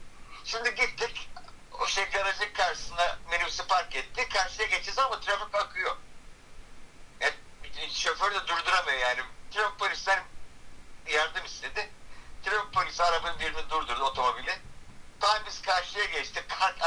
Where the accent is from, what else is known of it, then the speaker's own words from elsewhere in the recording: Bandırma, Balıkesir, Turkey; Sonra oradan Bandırma'ya geldim. Asıl memleketim burası, buraya geldim.